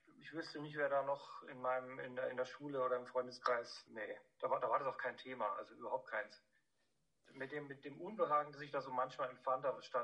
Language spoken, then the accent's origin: German; Bavaria, Germany; und ich bin in Oberfranken aufgewachsen, in einer sehr fleischlastigen Gegend auch.